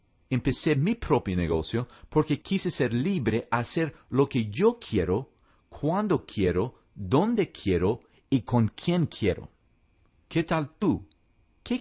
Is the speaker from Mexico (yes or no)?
no; United States; accent: gringo; Spanish is a second language; Así fue como aprendí a hablar español, aunque todavía tengo un acento de gringo.